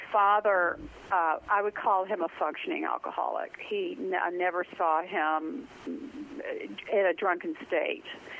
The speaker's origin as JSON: {"language": "English", "town": "Memphis", "region": "Tennessee", "country": "United States", "tie": "born or raised there", "said": "Well, I grew up in Memphis, Tennessee, in the 60s"}